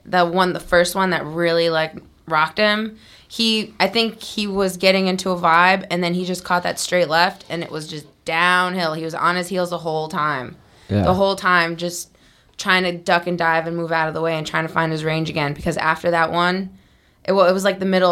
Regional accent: East Coast, United States; I'm from the East Coast.

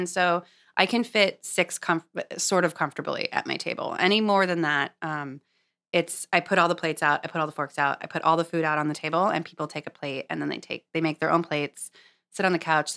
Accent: Los Angeles, California, United States; I grew up in Los Angeles. We had KCRW, a great radio station.

